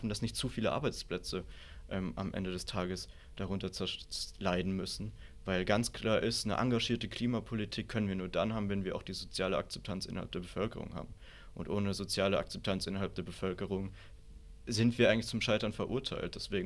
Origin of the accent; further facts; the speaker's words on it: Rhineland-Palatinate, Germany; Ich komme aus der Südpfalz